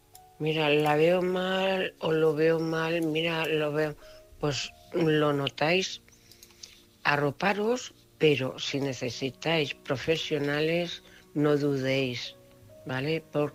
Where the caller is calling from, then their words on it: Cuenca, Castilla-La Mancha, Spain; corresponsal de Cuenca.